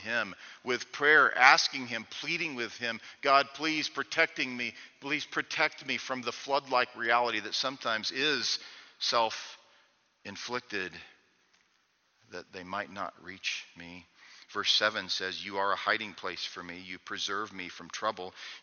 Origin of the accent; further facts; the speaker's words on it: Missouri, United States; Friends, I'm from Missouri. I know what it's like to attempt to persuade a Missouri mule.